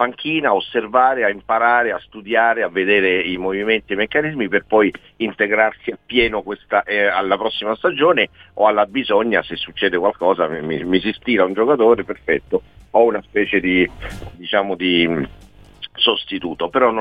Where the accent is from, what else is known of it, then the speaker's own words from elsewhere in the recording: Rome, Lazio, Italy; io sono di Roma